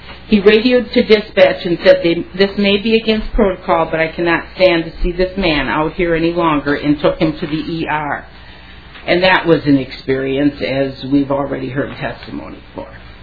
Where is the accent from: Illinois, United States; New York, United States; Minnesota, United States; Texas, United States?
Minnesota, United States; Winona; I'm from Winona, Minnesota